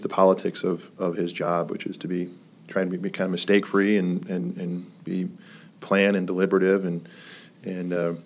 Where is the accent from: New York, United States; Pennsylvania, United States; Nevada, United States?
Nevada, United States; Reno; now in Las Vegas, United States; As you know, I'm from Reno originally, and my father was the mayor of Reno, and I went to the University of Nevada, Reno, and grew up there, and I've lived in Las Vegas and Henderson since 1999.